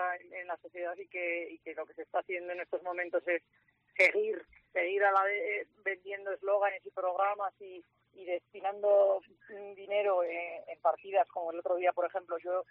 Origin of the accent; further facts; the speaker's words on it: La Rioja, Spain; como mujer, como ciudadana, como riojana, como española